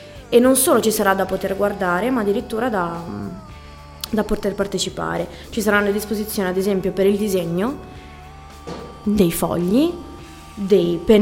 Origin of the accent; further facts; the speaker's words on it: Mezzanego, Liguria, Italy; io sono di Mezzanego